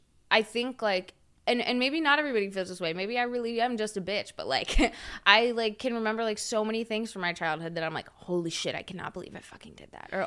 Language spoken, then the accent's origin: English; Huntersville, North Carolina, United States; Where I grew up in Huntersville, mm-hmm. Is, like, super, like, ass backwards and, like, very conservative.